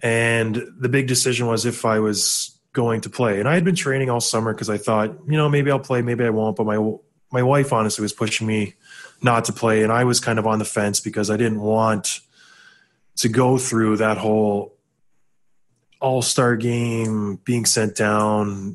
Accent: Traverse City, Michigan, United States; I went back to my hometown in Traverse City, Michigan

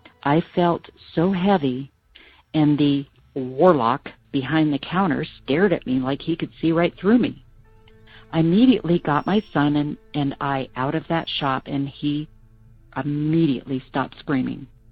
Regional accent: Prescott, Arizona, United States; I'm from Prescott, Arizona.

